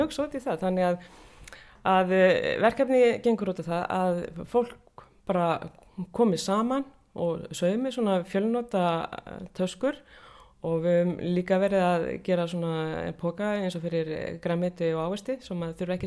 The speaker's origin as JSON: {"language": "Icelandic", "town": "Drangsnes", "region": "Westfjords", "country": "Iceland", "tie": "born or raised there", "said": "ég alinn upp á Drangsnesi á Ströndum og leikvöllurinn minn var fjaran."}